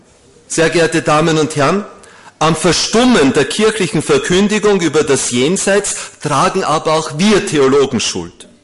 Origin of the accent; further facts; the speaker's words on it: Vienna, Austria; In Wien, wir Wiener, ich bin ein gebürtiger Wiener, also wir haben ja gewisse katholische Merkmale